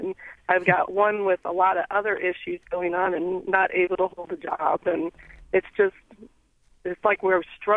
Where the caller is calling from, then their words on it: Fort Dodge, Iowa, United States; From Fort Dodge.